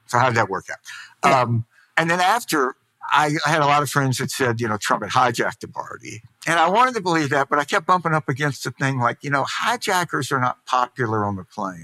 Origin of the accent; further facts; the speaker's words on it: Mississippi, United States; So, you know, I'm from Mississippi, but still I can do that math.